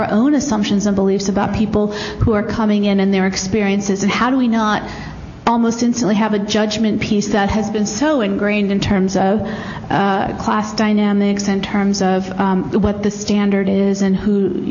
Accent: South India, India; first language Tamil; I'm from South India, so like the norm for me is not to speak Urdu. Like, I only know Tamil, and I didn't grow up at a time when they also had Hindi spoken.

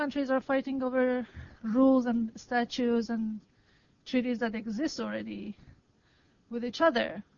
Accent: Iran; I'm an ILSP student, and I'm from Iran.

